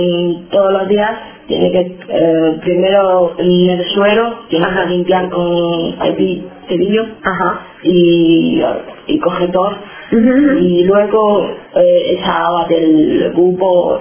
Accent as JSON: {"language": "Spanish", "town": "Qingdao", "region": "Shandong", "country": "China", "tie": "born there", "second_language": "Spanish", "said": "y soy china, tengo 25 años, nació en China."}